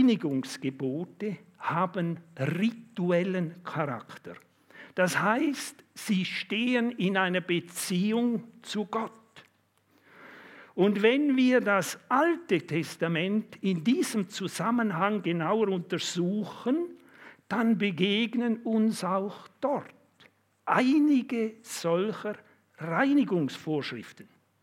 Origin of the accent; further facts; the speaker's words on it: Luzern, Lucerne, Switzerland; also bei uns in Luzern und Umgebung, in der Zentralschweiz gibt es das.